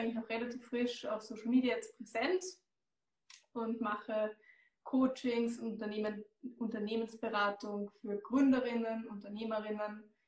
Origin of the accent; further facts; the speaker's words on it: Austria; Ich komme aus Österreich, wie man hört.